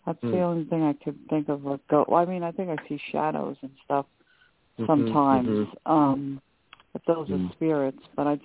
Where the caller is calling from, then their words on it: New York, United States; I'm calling from New York.